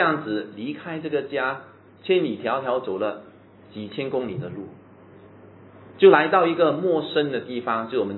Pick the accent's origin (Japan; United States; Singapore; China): Singapore; 我们身为新加坡人的那种价值观